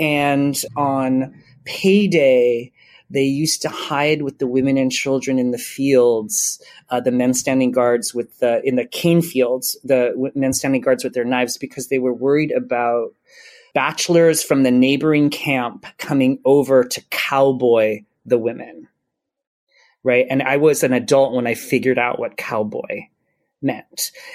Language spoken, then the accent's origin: English; Hawaii, United States; I grew up in Hawaii and I love being from Hawaii and what that means and the culture I gained from it.